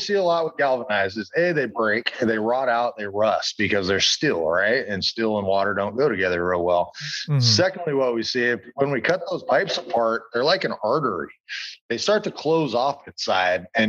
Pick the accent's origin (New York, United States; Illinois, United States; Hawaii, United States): Hawaii, United States; I was from Hawaii, right?